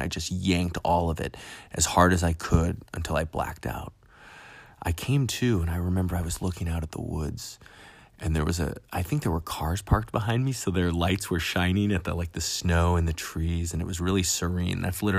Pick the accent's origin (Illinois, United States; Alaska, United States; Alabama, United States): Alaska, United States; I'm from Alaska originally. That's where I moved from originally.